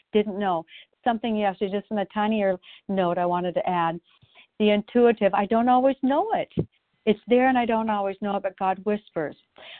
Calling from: Oregon, United States

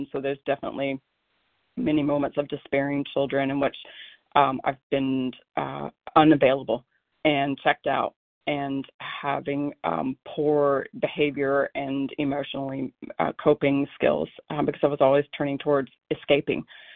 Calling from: Oregon, United States; from Oregon.

